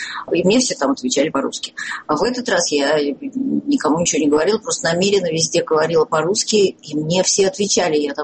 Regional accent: Russia; accent: Russian; мой российский говор, то есть мое российское грамотное и правильное произношение

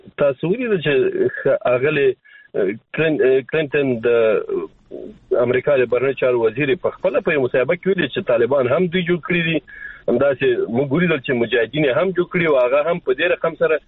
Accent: Afghanistan; موږ افغانان یې په کرار نه پرېږدي، موږ ټول افغانان یو.

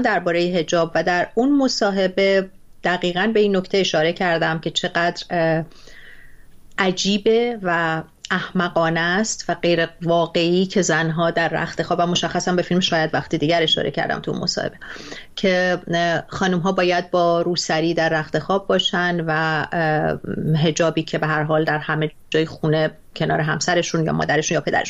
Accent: Iran; also born or lived in Dubai, UAE; now in California, United States; من الان 8 سال و خورده ایست که در کالیفرنیا هستم، ولی خب من خیلی ساله که از ایران آمدم بیرون، اما 9 سالی در امارات بودم، در دبی.

